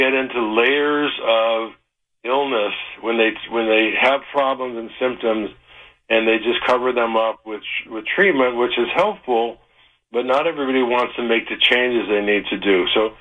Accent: Detroit, Michigan, United States; I was born in Detroit, yeah. Raised, went to Mumford High School. Then I went to Ann Arbor, and I was there in the late 60s, early 70s, and left there.

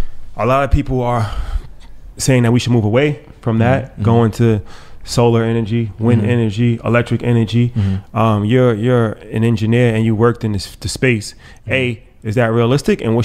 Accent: New York, United States; Like, we're kind of jaded because we're from New York. So we're used to riding trains, subways and trains.

